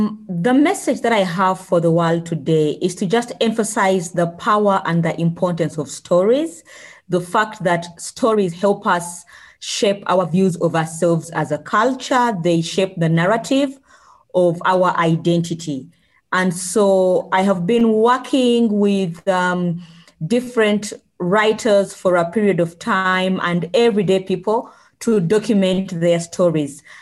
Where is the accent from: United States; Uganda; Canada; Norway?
Uganda; a lot of my creative writing was about the life in my home country in Uganda.